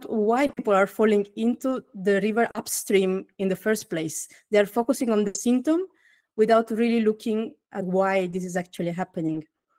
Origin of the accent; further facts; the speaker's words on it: London, United Kingdom; My pronouns are she, her. I am hailing from London.